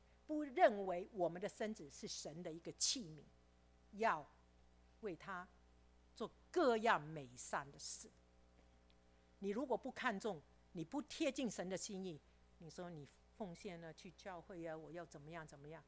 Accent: Hong Kong; 因为我从香港来

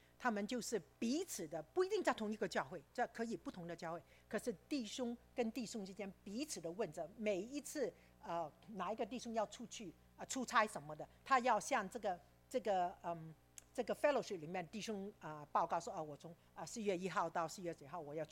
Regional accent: Hong Kong; 因为我从香港来

